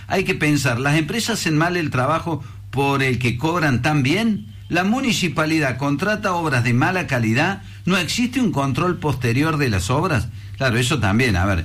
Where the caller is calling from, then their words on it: Córdoba, Argentina; de Villa Eucarística, parece Venecia el barrio.